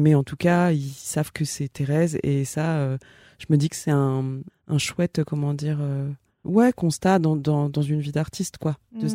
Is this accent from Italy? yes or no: no; Ivry-sur-Seine, Île-de-France, France; Et moi, je suis née à Ivry-sur-Seine.